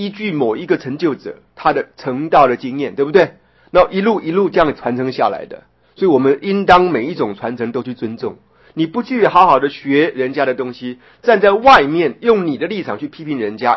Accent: Taiwan; 从这一点就可以知道我们台湾人

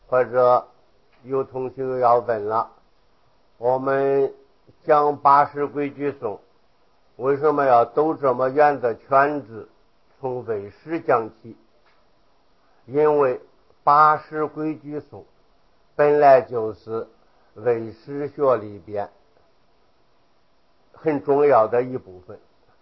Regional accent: Henan, China; accent: northern; 我是河南人，黄河流域的，北方人的口音比较生硬。

